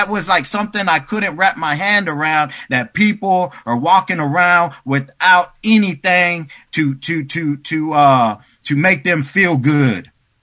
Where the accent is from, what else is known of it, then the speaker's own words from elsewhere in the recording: Austin, Texas, United States; And I went to treatment anyways in Houston. And I grew up in Austin.